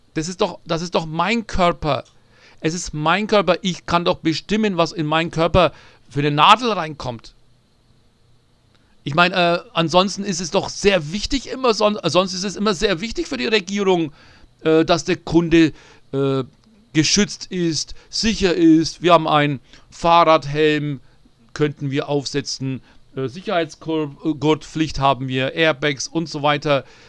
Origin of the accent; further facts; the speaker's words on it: Nuremberg, Bavaria, Germany; accent: Franconian; Ja, ich habe einen fränkischen Akzent, wie ihr hört. Ich bin in Nürnberg groß geworden